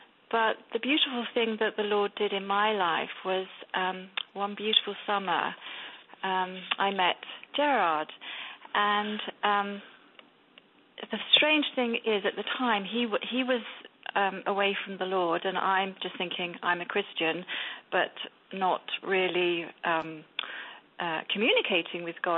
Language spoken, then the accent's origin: English; England, United Kingdom; born there; I was born in England, and I think the majority of us think we are Christians because we're Church of England, and I thought I was a Christian.